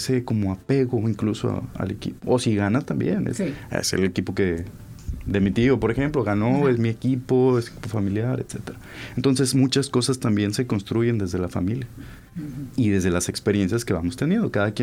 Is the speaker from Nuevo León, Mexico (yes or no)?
yes; Monterrey, Nuevo León, Mexico; yo soy regio, yo nací aquí.